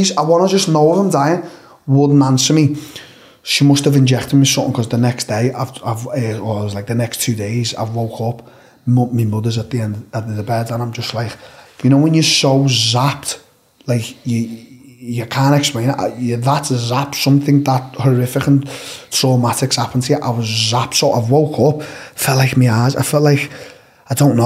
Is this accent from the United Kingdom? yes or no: yes; England, United Kingdom; when we're from England, we like to holiday to like Spain and Europe and America.